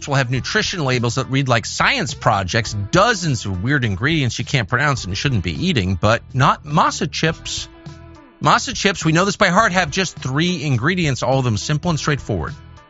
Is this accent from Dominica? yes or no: no; United States; I say that not just as an American, but as a father of many kids.